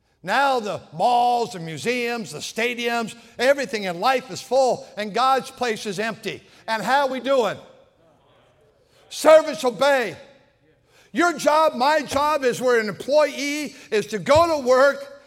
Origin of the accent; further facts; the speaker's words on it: United States; That's the environment we grew up in America right here.